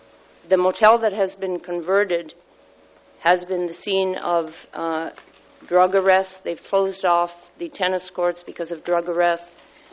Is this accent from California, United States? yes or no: yes; San Simeon, California, United States; I'm from San Simeon. I'm representing a number of San Simeon residents who can't make it here today.